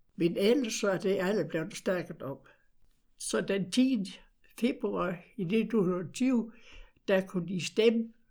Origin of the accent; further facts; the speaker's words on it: Østerlindet, Region of Southern Denmark, Denmark; born there; also born or lived in Sønderjylland; jeg var født i Østerlindet, og det var jo inden for det ideale midtpunkt i Sønderjylland. Det var jo tæt ved Røde Højskole, og det var jo flest danskere.